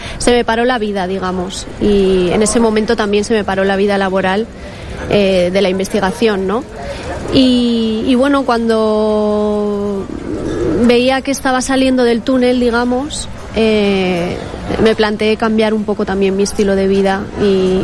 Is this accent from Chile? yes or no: no; Altea, Valencian Community, Spain; Soy de Altea, sí.